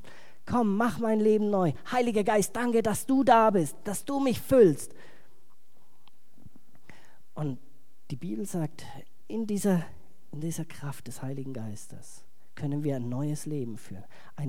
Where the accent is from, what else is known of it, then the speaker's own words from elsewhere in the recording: Bavaria, Germany; ich komme ja aus Franken